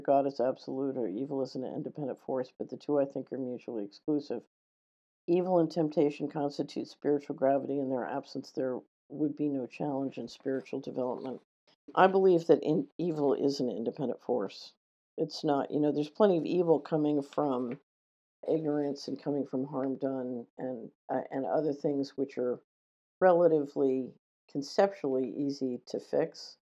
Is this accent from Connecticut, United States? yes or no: no; Philadelphia, Pennsylvania, United States; when I grew up in Philadelphia, watching my father and grandfather deal with them.